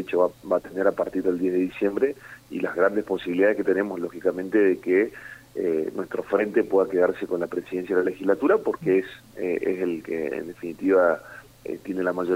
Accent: Chaco, Argentina; nosotros, como no solamente como chaqueños, sino también como argentinos

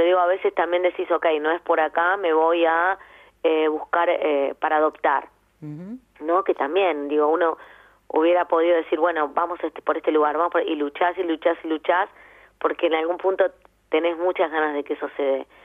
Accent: Argentina; also born or lived in Germany; es como que soy muy, muy de Argentina, es mi lugar en el mundo

